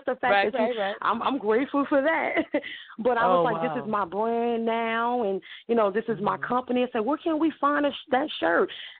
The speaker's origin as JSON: {"language": "English", "region": "New Jersey", "country": "United States", "tie": "born or raised there", "said": "You know, I came from New Jersey, you know, I was born, you know, in New Jersey, and I come from the projects"}